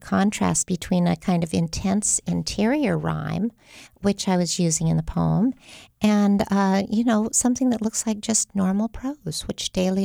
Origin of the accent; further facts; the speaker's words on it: Tucson, Arizona, United States; I grew up in the Tucson desert, and I had a sort of deep, intense relationship to that spirit world